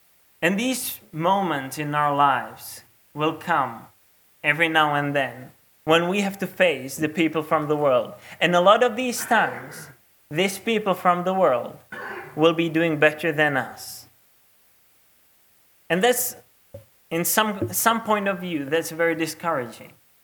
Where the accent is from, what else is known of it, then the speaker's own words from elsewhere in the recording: Czechia; as you probably know from my name, I come from a weird country. I come from the Czech Republic, which is in the middle of Europe.